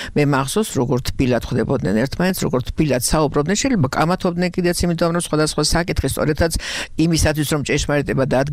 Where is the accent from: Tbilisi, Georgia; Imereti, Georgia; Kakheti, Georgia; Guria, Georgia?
Kakheti, Georgia; also born or lived in Znauri; მე მართალია კახეთში დავიბადე, მაგრამ თითქმის სანახერო თავარ კახეთსა და ზნაურის რაიონში გაზრდილი. იმიტომ რომ სკოლაში კახეთში სწავლობდი, ზნაურში სწავლობდი.